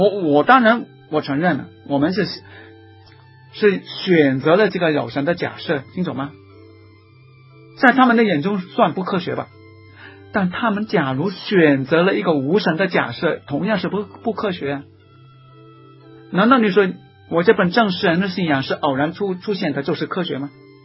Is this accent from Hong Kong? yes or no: yes; Tai O, Hong Kong; 我家小的时候，住在大澳那个乡下，那里没有自来水，没有公路，没有电，什么都没有。